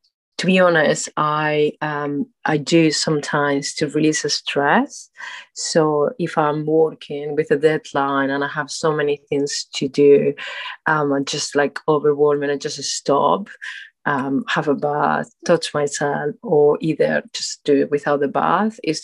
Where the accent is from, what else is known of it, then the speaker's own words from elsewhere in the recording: Spain; English is a second language; now in United Kingdom; I'm 43 years old. I'm straight. My country, I'm from Spain, but I'm based in UK, in England.